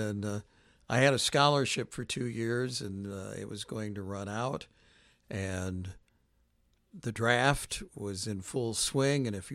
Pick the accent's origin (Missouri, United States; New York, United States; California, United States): Missouri, United States; St. Charles; born or raised there